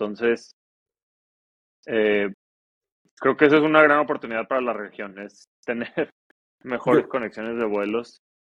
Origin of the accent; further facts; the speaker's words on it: Torreón, Coahuila, Mexico; Yo soy del norte de México, de Torreón, y el caso es lo opuesto.